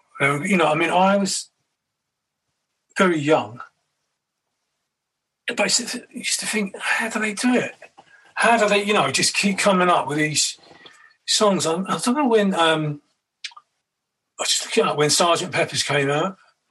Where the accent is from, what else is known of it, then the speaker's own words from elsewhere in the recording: Kentish Town, London, United Kingdom; now in Brighton, United Kingdom; I've been living in Brighton for 14 years. I go back to the old area, you know